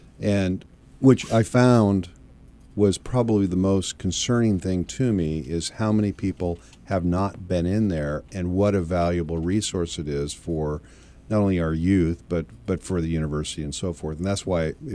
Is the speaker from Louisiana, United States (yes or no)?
no; Eugene, Oregon, United States; And as I shared with you, I grew up in Eugene, Oregon.